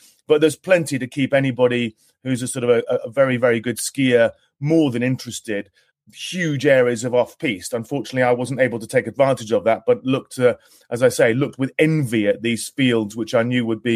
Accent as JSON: {"language": "English", "region": "London", "country": "United Kingdom", "said": "I mean, I'm from London. It's a tube train, you know, and it's very easy to access."}